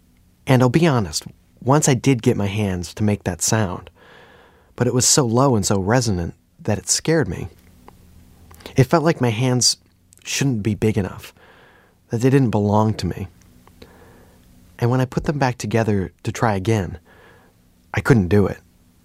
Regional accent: New York, United States; used the same call to bring my brother and me home from playing kickball in the cul-de-sac where we grew up in the Finger Lakes region of central New York.

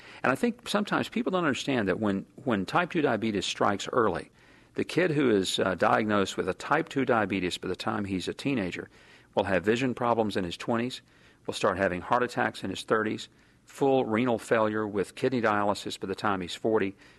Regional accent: the South, United States; And growing up poor and growing up in the South, where we fry all our foods, we pour gravy on top of them.

